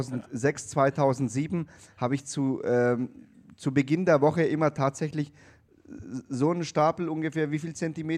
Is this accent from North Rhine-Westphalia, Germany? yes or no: no; Nuremberg, Bavaria, Germany; Und ich würde mir wünschen, wenn in Nürnberg, das ist halt meine Heimatstadt